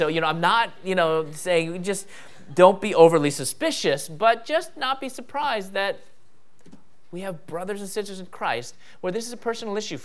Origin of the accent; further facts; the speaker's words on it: Midwest, United States; I wasn't raised in the Bay Area where, you know, Asians were taking over, the Asian invasion. I was raised in the Midwest where, you know, I guess, you know, we just got lost on our way to the West Coast.